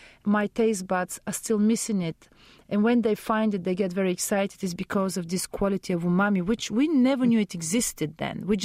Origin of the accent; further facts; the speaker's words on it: Bulgaria; I grew up in communist Bulgaria, which was very still influenced by Turkish influences.